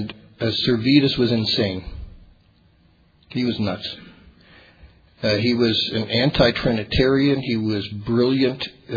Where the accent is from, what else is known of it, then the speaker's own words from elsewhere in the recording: Pennsylvania, United States; So I'm from Pennsylvania. And as a boy in Pennsylvania, believe it or not, the entire state was shut down on Sundays.